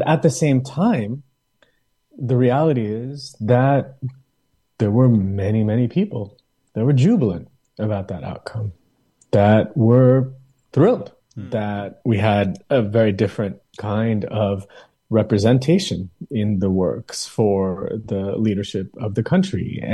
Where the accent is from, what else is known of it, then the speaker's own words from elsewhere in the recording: United States; Though I grew up in the United States, though I was born and raised in this country, I really didn't feel that I had very much to say about where I've lived for most of my life.